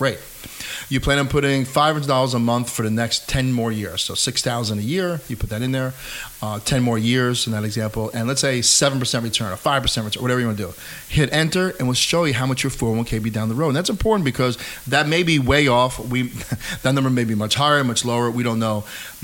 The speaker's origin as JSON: {"language": "English", "region": "New York", "country": "United States", "tie": "born or raised there", "said": "I was born in Hudson Valley, raised in the Hudson Valley, live in Hudson Valley, and will be here the rest of my life."}